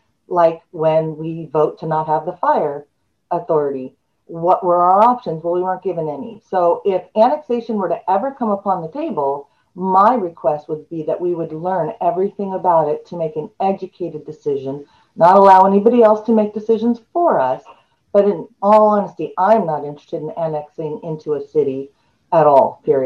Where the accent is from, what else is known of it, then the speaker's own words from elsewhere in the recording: Oceano, California, United States; But Oceano's its own area and very unique and very colorful. I don't know how else to put it. I love my hometown.